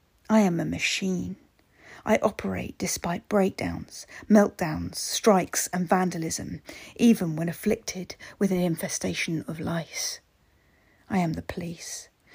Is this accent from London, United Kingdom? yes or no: no; South East England, United Kingdom; and I'm from Hampshire in the UK.